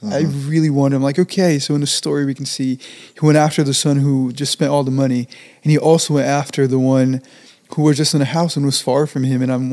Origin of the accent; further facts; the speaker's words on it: New Jersey, United States; And I'm from New Jersey. I grew up there for half of my life. Almost I was there. And it's hard. Doing ministry in the Northeast is really challenging.